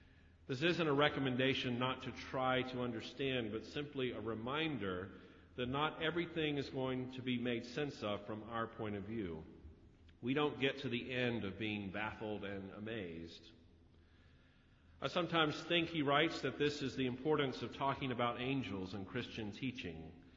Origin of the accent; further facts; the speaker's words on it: North Carolina, United States; I grew up in Forsyth County, North Carolina, near the city of Winston-Salem, as a child of the Cold War.